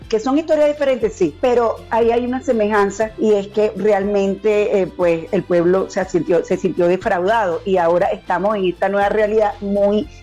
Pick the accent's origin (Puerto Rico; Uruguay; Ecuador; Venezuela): Venezuela; now in Colombia; yo como venezolana espero, y yo estoy segura que muchos otros también extranjeros que viven aquí